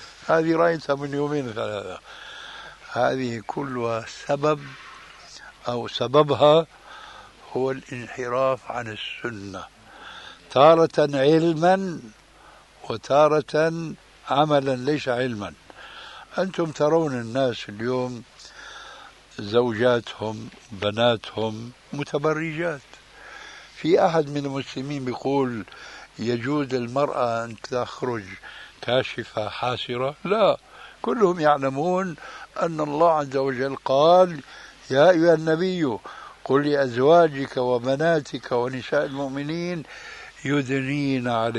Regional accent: Syria; عندنا في سوريا إذا مات ميت في بيت وكلهم يحلقون اللحى يعفون عنها، يتركونها.

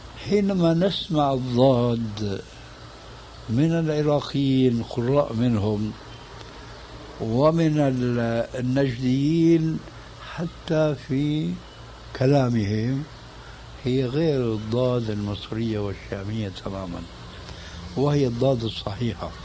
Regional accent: Syria; فمثلا الفاتحة التي تقرأ في كل ركعة من الصلوات الخمس عندنا في سوريا وغيرها يقولون ولا الضالين

